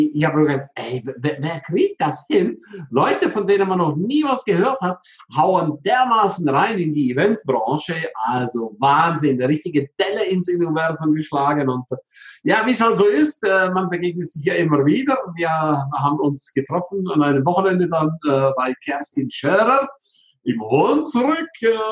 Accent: Switzerland; Das war für mich als Schweizer ganz, ganz am Ende der Welt.

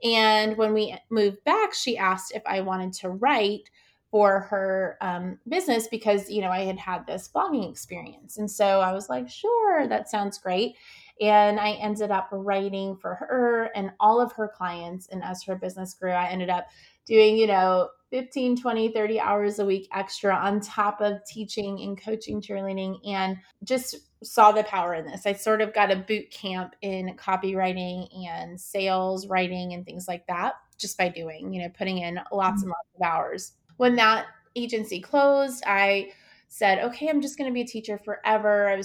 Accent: New York, United States; also born or lived in South Carolina; my husband is from Ecuador. I'm from New York. We lived in South Carolina at the time.

